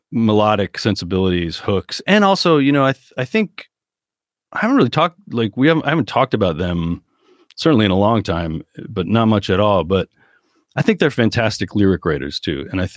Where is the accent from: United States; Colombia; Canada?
United States; New Jersey; like I'm Irish and Italian. And I will tell you that, like, for the first probably 20 years of my life, especially, you know, growing up, where I did in Jersey, it's very Italian.